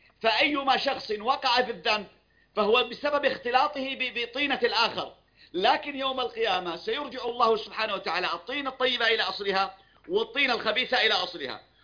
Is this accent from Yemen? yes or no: yes; Yemen; سواء كان عندنا في اليمن. كانت اليمن في مرحلة من التدين